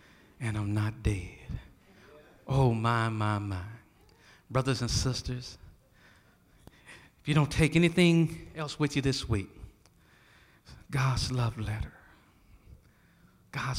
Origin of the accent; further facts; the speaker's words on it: Texas, United States; And I remember growing up in East Texas, I didn't like for folk to call me black with your black self.